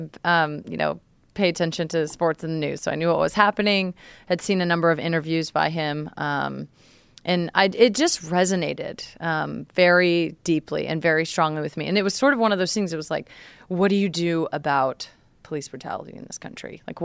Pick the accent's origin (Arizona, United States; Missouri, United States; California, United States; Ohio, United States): California, United States; Redding; also born or lived in Portland, Oregon; I was raised in Redding, California, which is pretty, you know, rural, small town, very conservative.